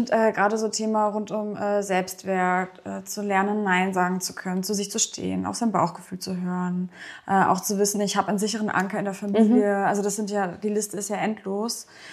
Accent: North Rhine-Westphalia, Germany; ich bin sehr ländlich aufgewachsen im Sauerland und Nordrhein-Westfalen in Deutschland.

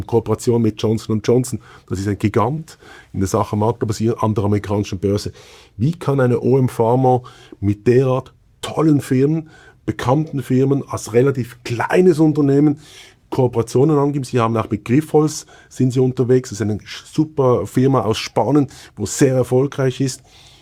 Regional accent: Basel, Basel-Stadt, Switzerland; Jetzt habe ich eine dumme Frage als Basler.

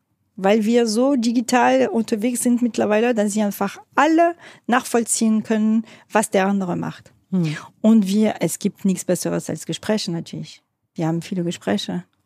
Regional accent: France; Und also als Französin kann ich wirklich sagen, wir haben noch viele Filme im Kino gesehen, mit der Schule sozusagen.

